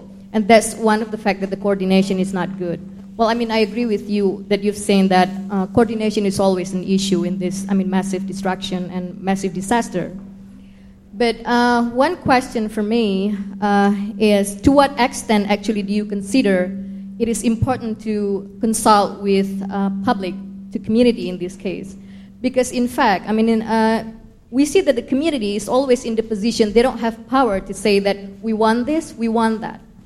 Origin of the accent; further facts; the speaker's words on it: Aceh, Indonesia; English is a second language; I'm actually from Aceh.